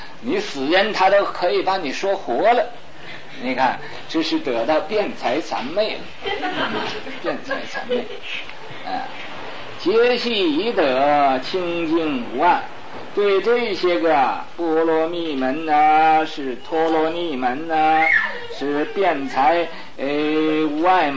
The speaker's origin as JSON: {"language": "Chinese", "country": "China", "said": "所以我们中国人呢 哎，这种发财的习气也太深了"}